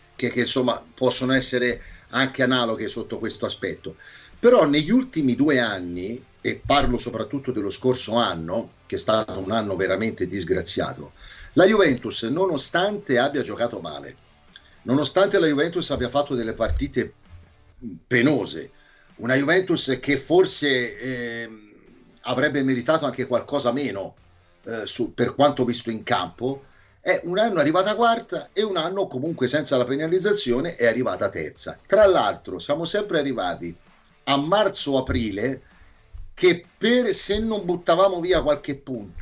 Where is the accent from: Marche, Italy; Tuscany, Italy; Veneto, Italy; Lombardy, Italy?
Tuscany, Italy; io da toscano ho goduto, no, per dire, nel mio derby.